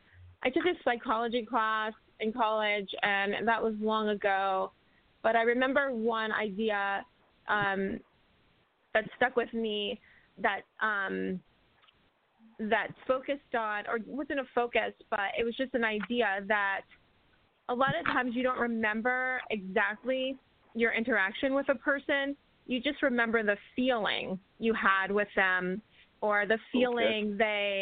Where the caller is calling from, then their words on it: San Francisco, California, United States; from San Francisco.